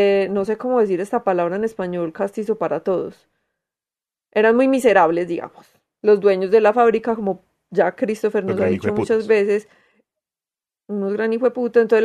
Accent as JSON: {"language": "Spanish", "town": "Medellín", "region": "Antioquia", "country": "Colombia", "accent": "paisa", "said": "Yo tengo acento paisa porque soy de Medellín."}